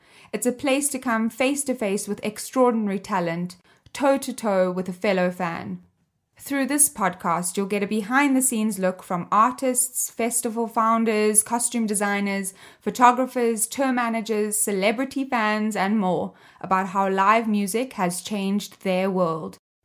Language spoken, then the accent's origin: English; Cape Town, Western Cape, South Africa; music and pop culture journalist and live music fanatic. I grew up in Cape Town, South Africa.